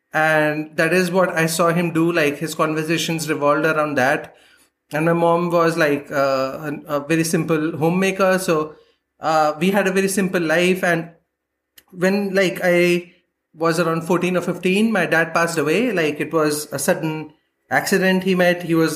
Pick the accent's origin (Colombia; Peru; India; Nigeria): India; moved away as an adult; now in Berlin, Germany; as you might have guessed from the title, and I'm a digital artist and illustrator based out of Berlin. I'm originally from India, but I moved to Europe about 3 years ago.